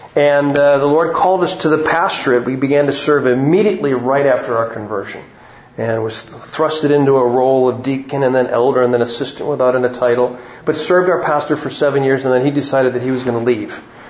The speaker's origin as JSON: {"language": "English", "region": "Michigan", "country": "United States", "tie": "born or raised there", "said": "born and raised in Michigan, close to Detroit."}